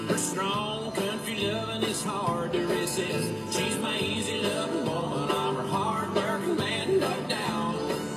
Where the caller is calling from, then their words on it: Boise, Idaho, United States; Hi, Darth. … I'm from Boise, Idaho.